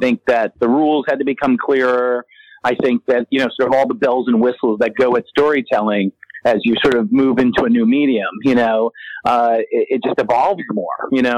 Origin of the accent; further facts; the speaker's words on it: New York, United States; I grew up in New York and Central Park was always just, you know, such an important part of my life.